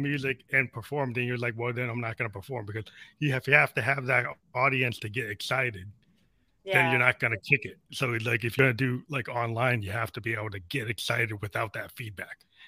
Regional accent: New England, United States; Like I'm from New England, but you know Boston sometimes doesn't have the vibe

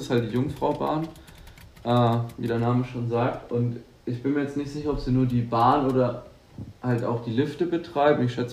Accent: Bavaria, Germany; Wir kommen ja eben aus Franken, da kennt man natürlich auch Wein und genießt den.

